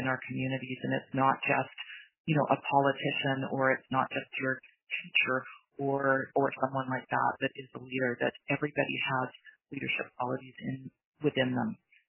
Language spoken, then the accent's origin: English; Vancouver, British Columbia, Canada; So I was raised from what we might refer to as settler parents. So my parents immigrated from England, and I grew up in Vancouver.